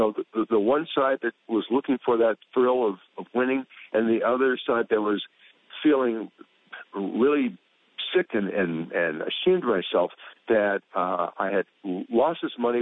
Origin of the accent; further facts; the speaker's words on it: the South, United States; I had overcome the adversity of growing up in the Jim Crow South as a kid, and you know, facing racial segregation that was in your face every day until I was about 20 years old.